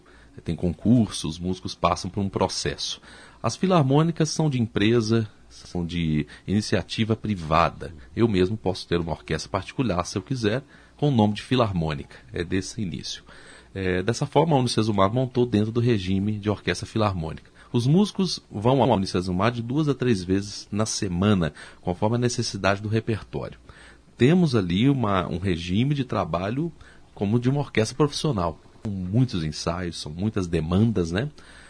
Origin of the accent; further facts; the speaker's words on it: Belo Horizonte, Minas Gerais, Brazil; Eu vim de Belo Horizonte, estudei num complexo chamado Palácio das Artes, é um conservatório muito antigo